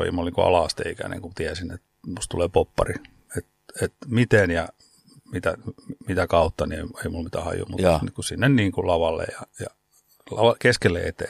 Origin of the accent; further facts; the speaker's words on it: Kaarina, Southwest Finland, Finland; also born or lived in Oulu; mä oon syntynyt Oulussa, mutta olet tullut kouluun ja sitten Turkuun ja asunut itse asiassa Kaarinassa niin varsinaiset ne kouluvuodet siinä Turun ja Paraisten välillä